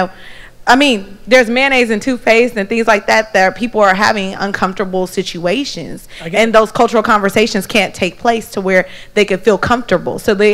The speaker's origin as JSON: {"language": "English", "town": "Oakland", "region": "California", "country": "United States", "said": "I'm from Oakland. Yep. I'm from Bay all day."}